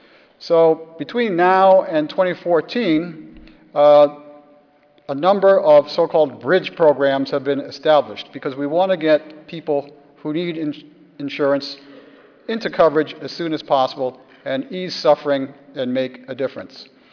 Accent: Massachusetts, United States; I'm from Massachusetts, and I'm very proud to see how Massachusetts passed health reform in 2006

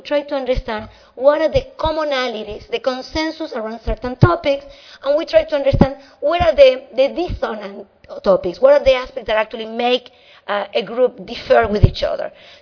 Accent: Argentina; moved away; I'm an immigrant from Argentina. I buy nostalgic foods.

